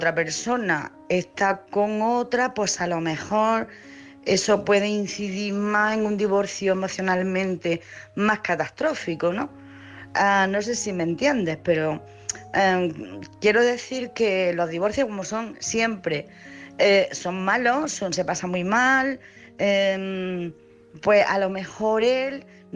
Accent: Jaén, Andalusia, Spain; y soy de Jaén.

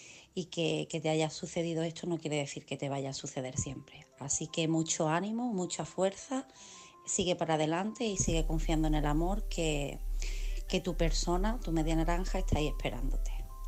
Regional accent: Cádiz, Andalusia, Spain

